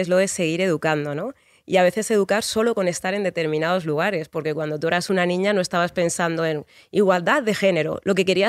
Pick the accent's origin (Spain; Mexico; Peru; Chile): Spain; Alcorcón, Community of Madrid; soy mujer leída como negra aquí. En otros contextos, pues a lo mejor me leen como mestiza, vete tú a saber cómo, pero además soy de Alcorcón